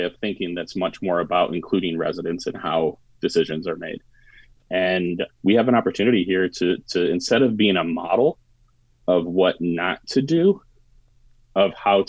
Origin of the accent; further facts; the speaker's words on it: Detroit, Michigan, United States; also born or lived in New York City; I grew up in Detroit. I spent the first 28 years of my life there and then moved to New York City with my wife in 2008. And we came back home in 2013